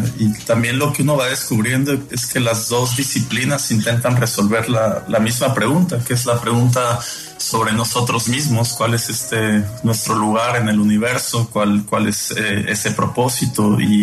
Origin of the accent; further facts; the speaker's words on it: Mexico; siempre es difícil escribir de ella, especialmente como mexicano